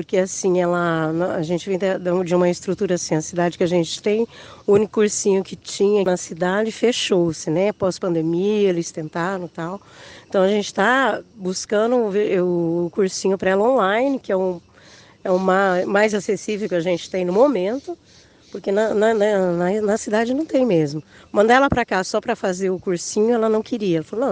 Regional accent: Cornélio Procópio, Paraná, Brazil; Não, nós somos de Cornélio Procópio.

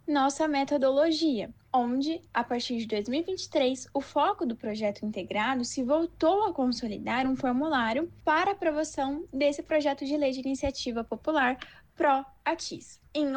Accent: Votuporanga, São Paulo, Brazil; born there; now in Londrina, Brazil; eu tenho 20 anos, sou nascida da cidade de Votuporanga, São Paulo, atualmente moro em Londrina, cursando arquitetura e urbanismo na Universidade Estadual de Londrina.

